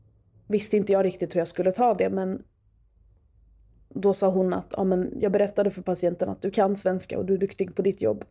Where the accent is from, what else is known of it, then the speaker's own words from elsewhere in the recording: Sweden; Jag är ju född och uppvuxen i Sverige och Sverige är liksom mitt hem. Men ja, jag är den lilla utländska tjejen.